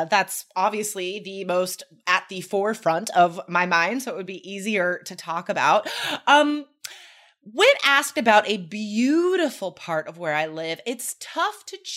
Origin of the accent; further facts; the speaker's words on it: United States; then you can find like high desert, which is like where I grew up near Lake Tahoe.